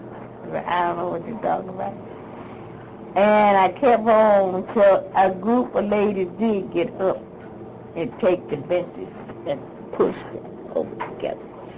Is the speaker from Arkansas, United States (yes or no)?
yes; Little Rock, Arkansas, United States; I organized a group in my hometown back in Little Rock, and was a very strong group there.